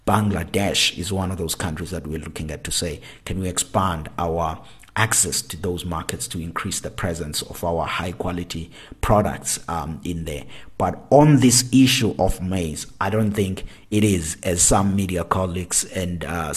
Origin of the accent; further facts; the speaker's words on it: South Africa; as a South African and a proud South African